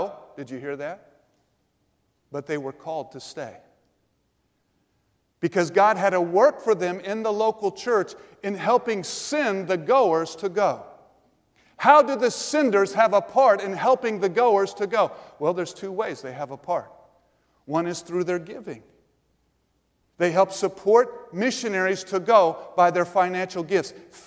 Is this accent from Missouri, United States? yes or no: yes; Missouri, United States; I'm from Missouri. In Missouri, if you get a 30% on your test, it's the show me state.